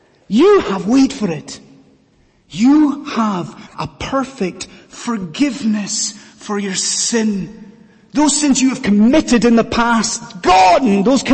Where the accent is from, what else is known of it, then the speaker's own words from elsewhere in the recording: Scotland, United Kingdom; Now, when I was growing up in Scotland, every year, without fail, one particular comedy sketch show was aired on the TV.